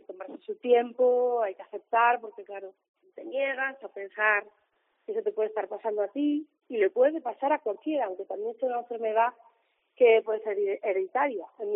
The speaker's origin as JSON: {"language": "Spanish", "region": "Asturias", "country": "Spain", "moved": "yes"}